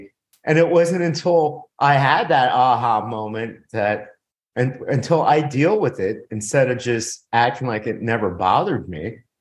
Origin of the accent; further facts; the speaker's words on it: United States; Now, growing up in America, isn't it tough, though, when we were always raised, suck it up.